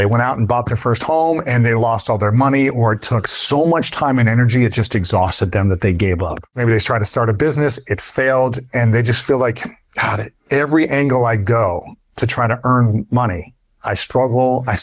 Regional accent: Midwest, United States; I'm from the Midwest, so I'm just kind of like welcoming most of the time.

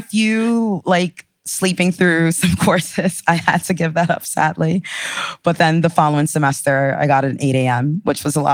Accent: New York, United States; growing up in the Bronx, you know, which was reggaeton, merengue, bachata, to dancehall, and then hip hop, which of course, you know, I was in New York.

